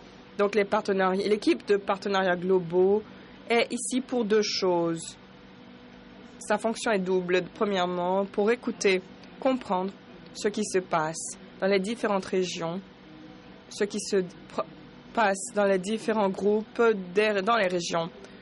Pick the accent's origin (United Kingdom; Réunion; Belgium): United Kingdom; England; French is a second language; C'est parce que moi, je ne suis pas de Bruxelles. D'après vous, d'où viens-je? Je suis anglais.